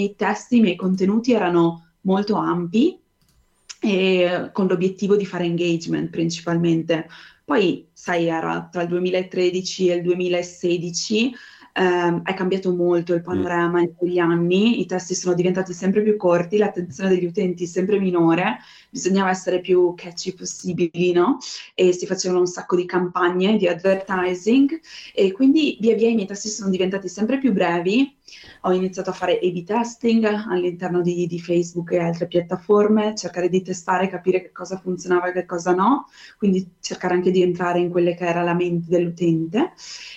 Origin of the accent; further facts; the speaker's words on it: Veneto, Italy; now in Amsterdam, Netherlands; sono nata e cresciuta in provincia di Treviso, vivo ora ad Amsterdam